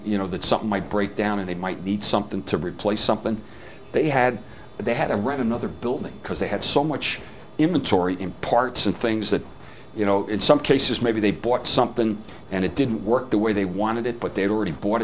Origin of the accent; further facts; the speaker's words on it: New Jersey, United States; He was from Chicago and I was from New Jersey.